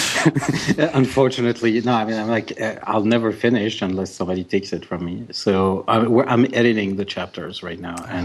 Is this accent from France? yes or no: yes; France; now in Los Angeles, United States; I'm from France originally, and I live in Los Angeles